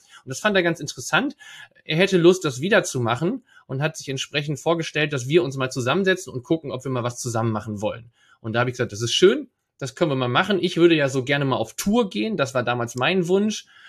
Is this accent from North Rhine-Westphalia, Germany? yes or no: no; Leer, Lower Saxony, Germany; in meinem Umfeld hier um Oldenburg herum, in Leer, meiner Heimatstadt